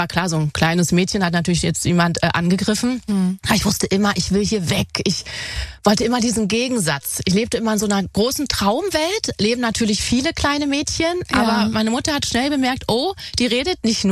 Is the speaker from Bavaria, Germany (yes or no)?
no; Berlin, Germany; Ja, ich bin in Plattenbau groß geworden, in Hellersdorf-Marzahn.